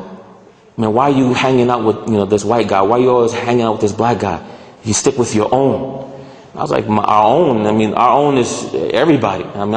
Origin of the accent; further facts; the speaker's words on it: New York, United States; I was born in New York in 1977. And I lived in New York for approximately 11 years.